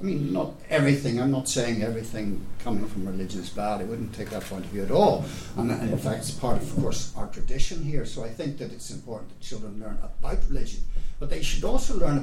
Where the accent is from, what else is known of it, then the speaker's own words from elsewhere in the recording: Northern Ireland, United Kingdom; born there; I was born on the Shankill Road. I went to Mill Street Primary School, then I went to the Boys Model, then I went to Inst, then I went to Trinity.